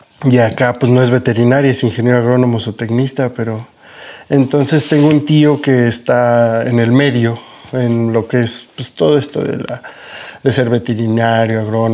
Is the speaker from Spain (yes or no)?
no; Toluca, State of Mexico, Mexico; Yo soy originario de Toluca, Estado de México.